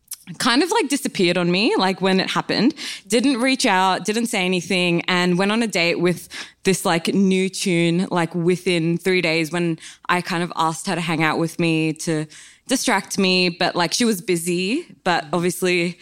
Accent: Sydney, New South Wales, Australia; From Sydney.

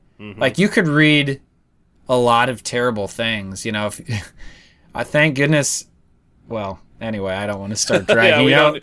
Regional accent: Nebraska, United States; when I said I was from Nebraska

